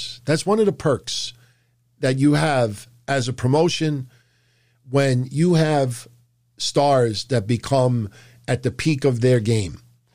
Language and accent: English; Brooklyn, New York, United States; born there; I was born in Brooklyn, New York. And I'm proud to be an Italian.